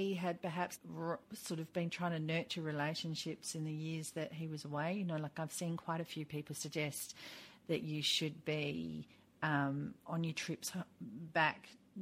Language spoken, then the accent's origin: English; Australia; Because, I mean, I'm Australian